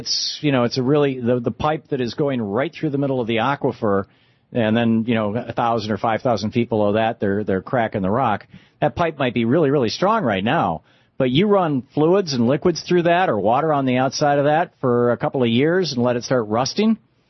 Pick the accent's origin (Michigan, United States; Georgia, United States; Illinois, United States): Michigan, United States; Lansing; I grew up in Lansing in Michigan, southern Michigan, and a lot of my cousins, you know, lived up north